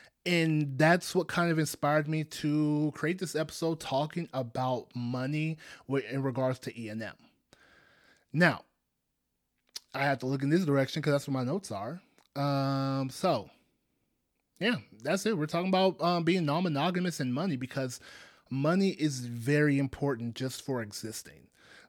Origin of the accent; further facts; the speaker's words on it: Nigeria; I'm Nigerian. So I come from a country where polygamy, because there are women with multiple husbands, it exists.